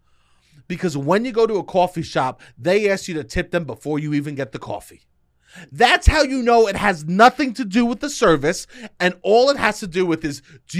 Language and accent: English; New York, United States; Because I'm from New York, right?